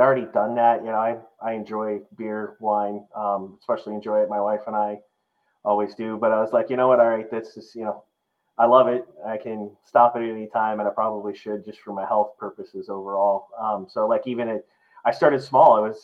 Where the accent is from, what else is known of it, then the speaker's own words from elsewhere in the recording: Texas, United States; I like how small it is, and it's in my home state of Texas.